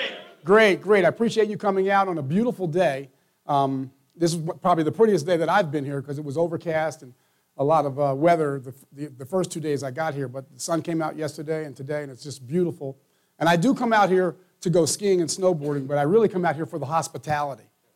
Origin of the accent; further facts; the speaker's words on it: Florida, United States; I'm from Florida. You guys are used to this.